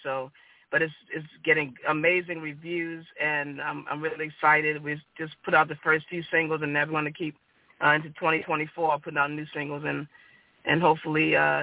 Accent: Baltimore, Maryland, United States; I'm a singer-songwriter from Baltimore, Maryland. Born and raised in Baltimore.

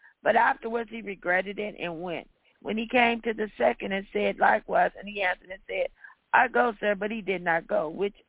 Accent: the South, United States; You know, I grew up in the South, and they didn't play.

